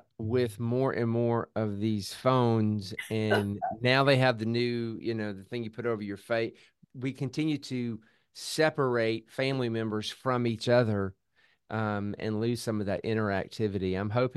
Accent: Memphis, Tennessee, United States; I'm from Memphis, and I've bought about four or five violins from Amro Music through the years.

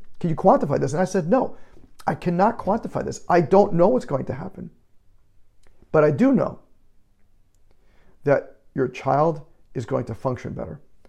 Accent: New York, United States; I'm from New York, so I say

